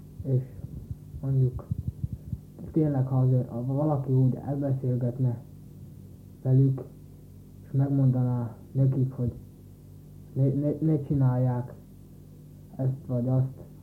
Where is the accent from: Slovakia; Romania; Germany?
Slovakia; also born or lived in Trnava; Nem itt születtem, Nagyszombatban születtem, de itt jártam iskolába, és itt lakok. És most gimiben járok